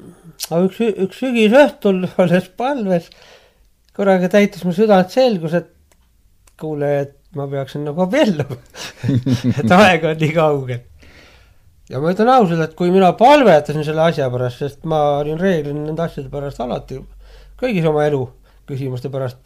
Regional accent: Hiiu County, Estonia; sest ta teadas, et mina olen Hiiumaalt.

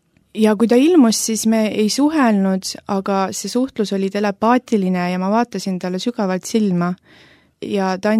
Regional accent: Tallinn, Harju County, Estonia; Olen pärit Tallinnast, siin sündinud ja üles kasvanud, mitte kristlikus perekonnas.

